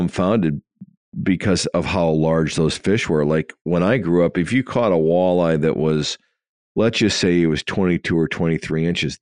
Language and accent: English; Wisconsin, United States; I love fishing walleye. I grew up fishing walleye in Wisconsin.